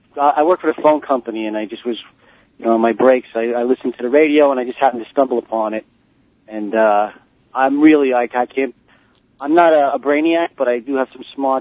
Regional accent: Queens, New York, United States; Even though I grew up in Queens, I've seen a lot of sides of life that I would have never seen

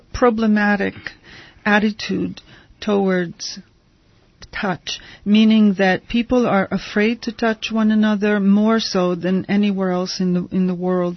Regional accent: Italy; English is a second language; When I was growing up in Italy, it was a problem for a growing adolescent girl

